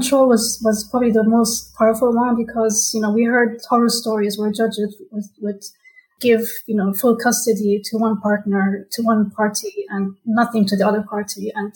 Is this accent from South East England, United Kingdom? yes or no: no; London, United Kingdom; also born or lived in Los Angeles; my parents are living in London, and it just made more sense, you know. I mean, I grew up in London as well